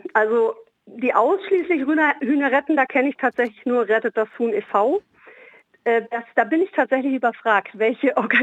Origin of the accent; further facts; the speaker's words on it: Hamburg, Germany; Ich komme aus Hamburg